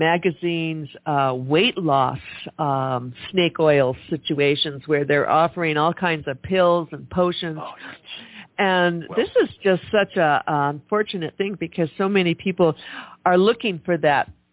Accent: Michigan, United States; I grew up in Michigan, and I can remember as a child walking to school

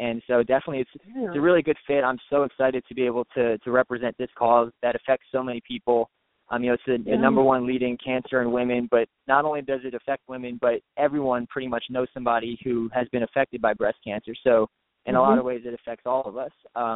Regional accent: Fort Lauderdale, Florida, United States; The Sun Sentinel newspaper down in Fort Lauderdale, which is my hometown

